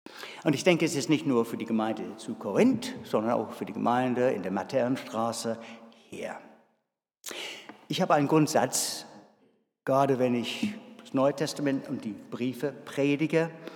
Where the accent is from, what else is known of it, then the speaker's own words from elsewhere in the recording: England, United Kingdom; German is a second language; was so mich als Engländer besonders so interessant finde